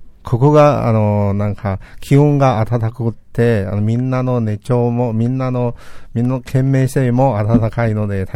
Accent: Liaoning, China; Japanese is a second language; now in Japan; 中国の北朝鮮の隣の遼寧省というところで出身になります。出身です。はい、寒いところで、冬はマイナス26の寒さで

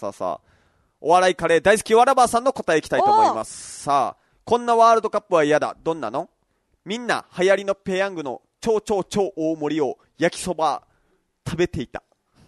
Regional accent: Kagoshima, Japan; 会場が大隅広域公園。いや、これ俺の地元の公園。

